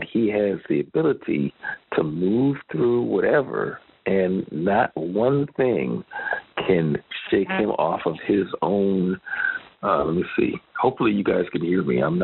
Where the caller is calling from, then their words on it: Lakewood, Washington, United States; Good morning, everybody. … I am calling in from Lakewood, Washington, and I am very grateful for new seasons.